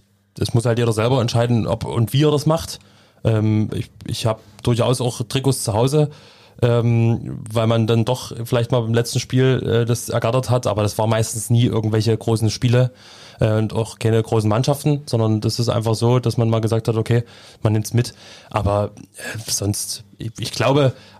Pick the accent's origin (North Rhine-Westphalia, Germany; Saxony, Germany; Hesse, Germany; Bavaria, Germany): Saxony, Germany; Und jetzt als Sachse habe ich nur die Möglichkeit, Leipzig als vierter Offizieller da zu stehen auf dem Feld.